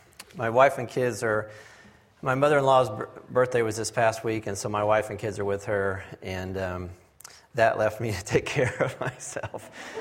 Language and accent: English; Indianapolis, Indiana, United States; For those of you who don't know … I'm from Indianapolis.